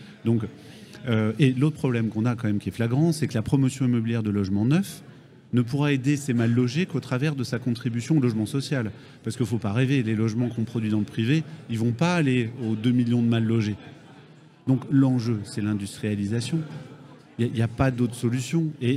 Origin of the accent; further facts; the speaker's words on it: France; Je suis patriote, je suis français, je suis républicain, humaniste et progressiste.